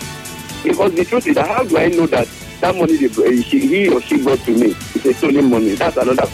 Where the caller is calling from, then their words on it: Port Harcourt, Rivers, Nigeria; I'm calling from Port Harcourt.